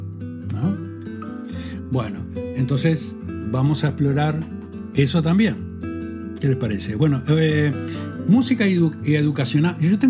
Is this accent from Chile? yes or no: no; Salto, Uruguay; born there; Yo soy nacido en Salto